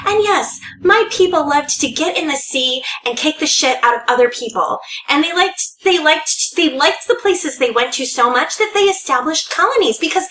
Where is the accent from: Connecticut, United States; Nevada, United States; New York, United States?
Connecticut, United States; I'm from Connecticut. I know who I can and can't talk about.